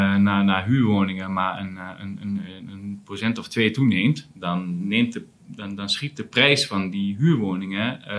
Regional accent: Enschede, Overijssel, Netherlands; Ik kom zelf uit Enschede

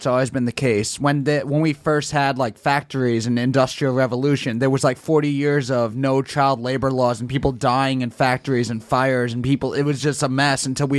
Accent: Queens, New York, United States; I grew up in Queens. Everyone just makes fun of each other.

